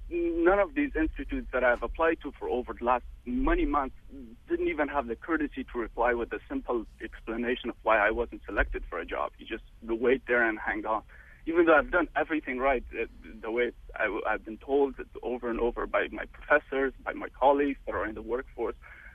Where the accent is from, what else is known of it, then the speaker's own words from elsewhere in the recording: Afghanistan; Every summer I've worked with hospitals in my home country, Afghanistan, to gain the experience and make reference and connection.